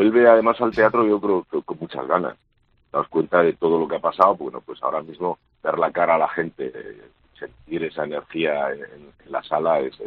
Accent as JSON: {"language": "Spanish", "region": "Extremadura", "country": "Spain", "said": "inauguré las emisiones en el canal de Extremadura, que es mi tierra"}